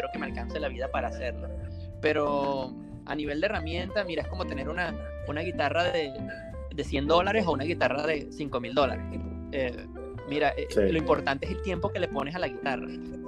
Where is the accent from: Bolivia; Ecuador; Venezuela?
Venezuela; siendo venezolano, bueno, te podrás imaginar lo duro que fue eso.